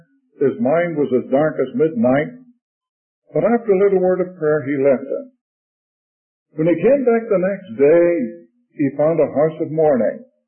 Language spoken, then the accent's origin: English; Ireland; tonight to tell a story that came from my native land. I suppose most of you can tell by my tongue that I'm an Irishman. I was born over there.